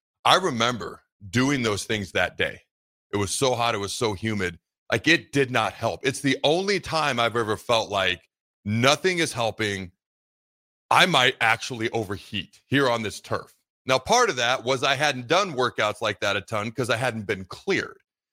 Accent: Kennewick, Washington, United States; says Tri-Cities, Richland, Pasco, Kennewick. I grew up in Kennewick. It's legit a desert.

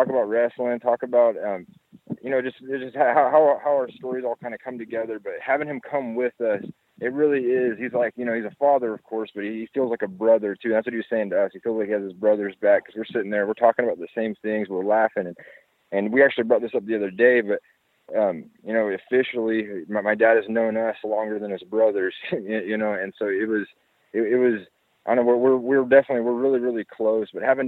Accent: Texas, United States; knowing that … that I'm from Texas

